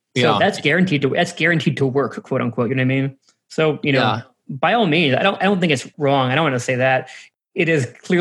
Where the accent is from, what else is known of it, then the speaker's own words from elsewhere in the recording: Texas, United States; I'm from Texas, so that's relevant to me, or it was.